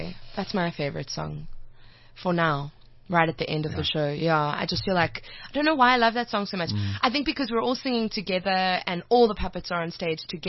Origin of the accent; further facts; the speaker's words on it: Johannesburg, Gauteng, South Africa; I'm from Johannesburg. I was born in Johannesburg and I've lived here my whole life.